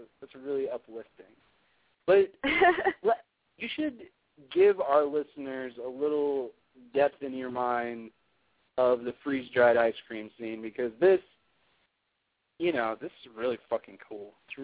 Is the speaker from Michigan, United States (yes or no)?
no; Texas, United States; Well, being that I am from Texas, I understand the football mentality.